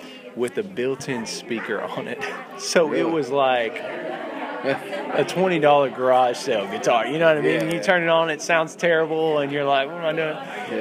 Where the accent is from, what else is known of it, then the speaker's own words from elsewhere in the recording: Beaumont, Texas, United States; moved away as an adult; now in Nashville, United States; Well, I grew up in Texas, southeast Texas, a little town called Beaumont.